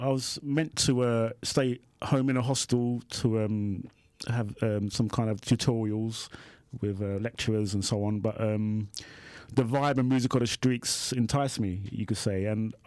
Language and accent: English; South East England, United Kingdom; Yes, I was born in Brixton, but because of family problems, I found myself in a children's home in the Surrey countryside.